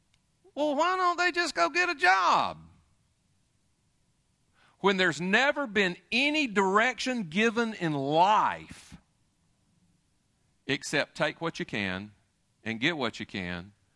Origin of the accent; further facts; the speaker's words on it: United States; I am an American. I am durch und durch Amerikaner, through and through American. But having lived overseas a good bit of my adult life and coming back to this country